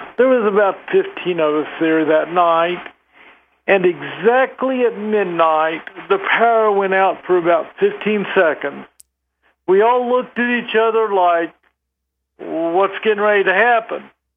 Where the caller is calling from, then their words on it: Colorado Springs, Colorado, United States; I'm calling from Colorado Springs.